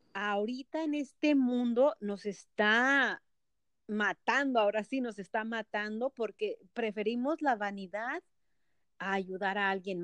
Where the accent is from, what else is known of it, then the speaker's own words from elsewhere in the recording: Mexico; en la comunidad mexicana, tú y yo somos de México.